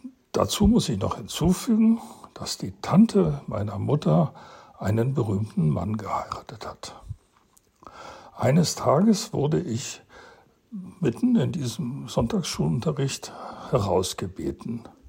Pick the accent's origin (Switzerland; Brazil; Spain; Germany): Brazil; Ich bin in Brasilien geboren und aufgewachsen. Jeden Sonntag ging ich gerne in die presbyterianische Kirche, die einige Kilometer von uns entfernt war.